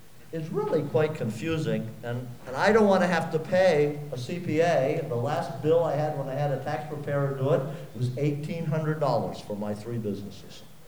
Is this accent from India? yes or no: no; Plymouth, New Hampshire, United States; I am from Plymouth right here. I own the Deer Farm, slightly south of Plymouth here.